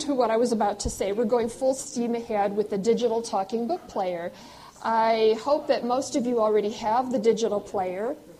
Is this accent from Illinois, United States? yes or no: yes; Rock Island, Illinois, United States; since Rock Island is my hometown and I grew up less than a mile from where we're standing